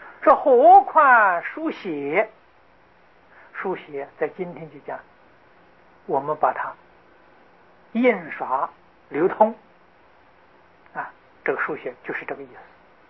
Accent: China; 所以我们今天称之为叫小时啊，西方人不会也称作小时啊，我们中国人呢称它为小时。

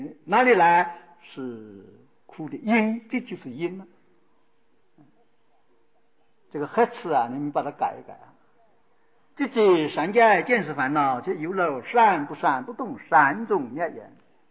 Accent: China; 所以我们中国人有句修法

